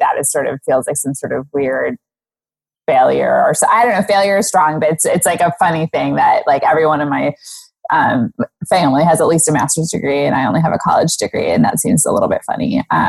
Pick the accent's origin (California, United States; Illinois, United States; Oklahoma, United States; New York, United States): California, United States; Santa Barbara; also born or lived in Iceland; So I was actually born in Iceland. I have Icelandic parents, but I grew up in California, Santa Barbara, California.